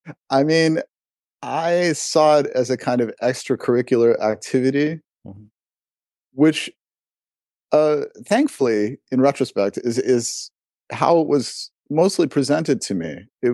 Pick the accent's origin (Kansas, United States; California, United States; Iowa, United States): California, United States; San Diego; I was a Suzuki kid, and I grew up in San Diego, California, and it happened to be right at the time that one of the biggest Suzuki programs in the country was just getting started.